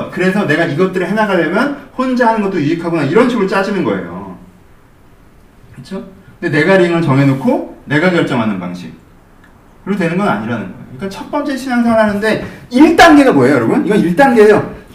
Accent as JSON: {"language": "Korean", "region": "Seoul", "country": "South Korea", "tie": "born or raised there", "said": "저는 전 거기가 고향이에요. 서울이 고향이란 말이에요. 난 이 도시가 고향이야."}